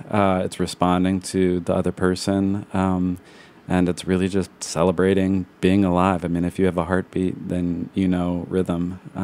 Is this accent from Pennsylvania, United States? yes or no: yes; Philadelphia, Pennsylvania, United States; I was a boxer. I grew up in Philadelphia.